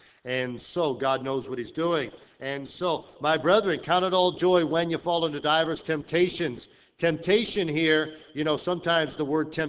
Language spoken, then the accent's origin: English; Rhode Island, United States; And so, and again, I grew up in Rhode Island, and this is every year.